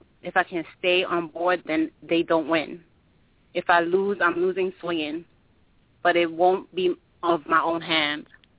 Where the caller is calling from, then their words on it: New York City, New York, United States; New York City.